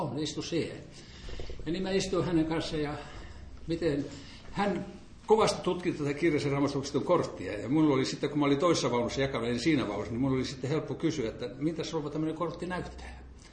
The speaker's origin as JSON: {"language": "Finnish", "town": "Pori", "region": "Satakunta", "country": "Finland", "said": "mä oon Porista lähtöisin"}